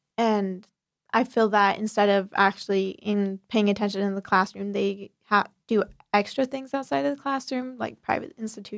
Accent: United States; Because I'd taken so much for granted being an American student, I could just go home and study by myself and study how I like it.

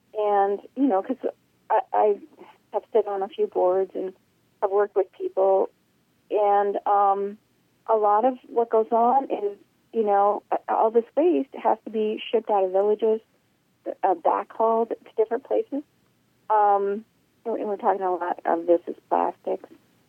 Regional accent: Alaska, United States; But it used to be we were proud to be Alaskans. We were proud to say, I'm from Alaska

